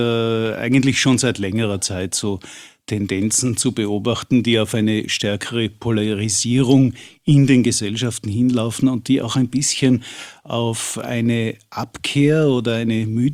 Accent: Carinthia, Austria; Ich komme ursprünglich aus Kärnten, fahre auch demnächst wieder auf Urlaub dorthin

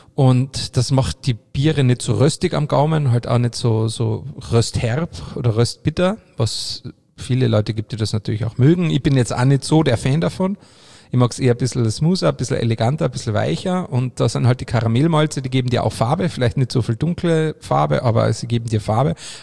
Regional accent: Carinthia, Austria; bei uns daheim in Kärnten, bei uns im Mölcher, sehr traditioneller zu Weihnachten oder um Jahreswechsel herum

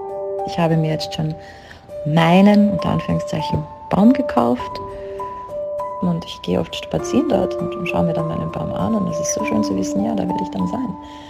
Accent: Vienna, Austria; ich bin 48 Jahre alt, ich komme aus Österreich, konkret aus Wien, wohne aktuell aber ein bisschen außerhalb von Wien, ein bisschen am Land. Aber mein Lebensmittelpunkt ist eigentlich noch immer dort.

